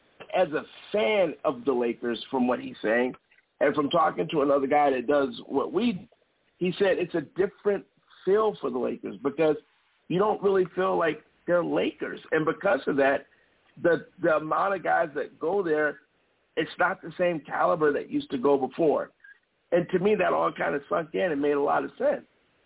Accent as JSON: {"language": "English", "town": "Chicago", "region": "Illinois", "country": "United States", "said": "As a Chicagoan, look, I will, even though I'm out here and even though I'm down with the Suns, there's no doubt about it."}